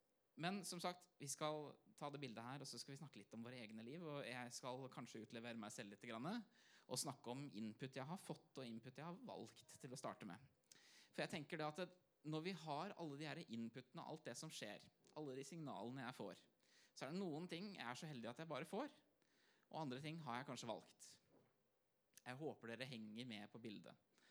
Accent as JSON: {"language": "Norwegian", "town": "Hamar", "region": "Innlandet", "country": "Norway", "tie": "born or raised there", "said": "jeg vokste opp I Hamar, vokste opp I et kristent hjem. Vi gikk I Philadelphia, eller vi, for å si det på en annen måte, mamma og pappa gikk I Philadelphia I Hamar. Pinsebevegelse."}